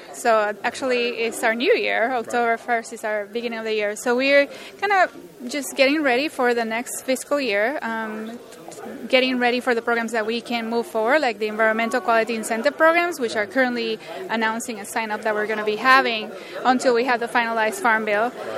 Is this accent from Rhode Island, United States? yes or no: yes; Rhode Island, United States; now in Kentucky, United States; I come from New England. And in Rhode Island, it's all about the stone walls and all of this.